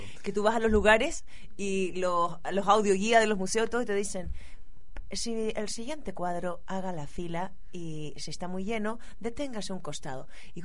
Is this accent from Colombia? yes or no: no; Chile; ¡Que soy chilena!